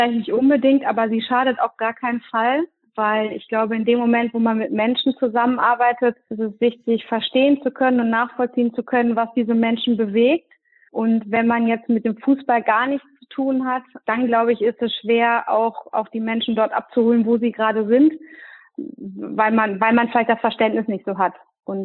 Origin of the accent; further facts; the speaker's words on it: Verl, North Rhine-Westphalia, Germany; Verl und ebenfalls Verl.